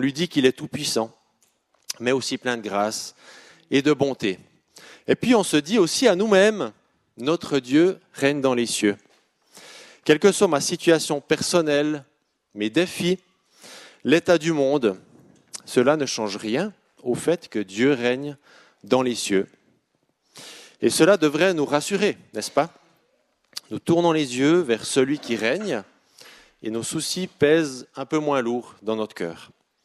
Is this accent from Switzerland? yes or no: yes; La Chaux-de-Fonds, Neuchâtel, Switzerland; Alors moi je viens de la Chaux-de-Fonds, hein. Cité horlogère, on arrive 5 minutes avant, sinon on est en retard.